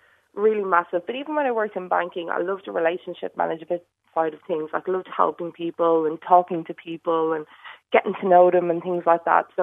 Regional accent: Ireland; Well, you know, I think it's part and parcel of being Irish as well.

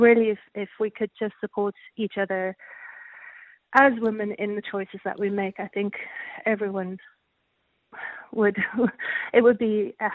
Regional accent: South Africa; I'm from South Africa, so I had no other family helping me.

